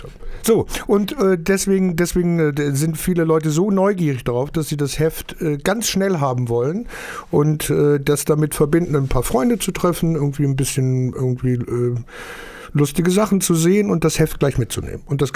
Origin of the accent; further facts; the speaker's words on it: Rhineland, Germany; Ja, ich bin Rheinländer. Einmal gelernt, nie vergessen.